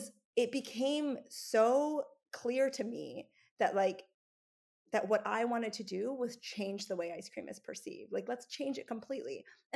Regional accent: North Carolina, United States; I'm coming from this perspective of being an Indian American, growing up in North Carolina

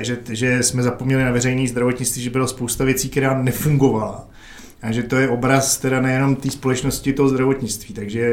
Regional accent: Prague, Czechia; also born or lived in United States; jako jak jsem Pražák, já jsem opravdu takový ten línej, jako prostě trošku jako s bohemskými sklony, prostě Pražák

